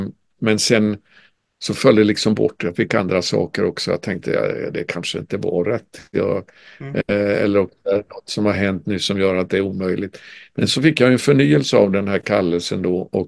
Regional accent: Sweden; Jag är ju född och uppvuxen i Sverige och har sett med smärta den här utvecklingen som har varit med vårt land.

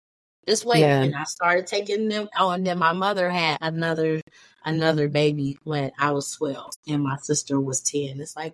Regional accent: Detroit, Michigan, United States; And we're from Detroit, so they stay up there.

